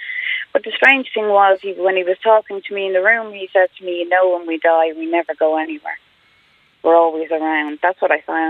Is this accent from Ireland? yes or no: yes; Leixlip, Leinster, Ireland; I was from Leixlip in Kildare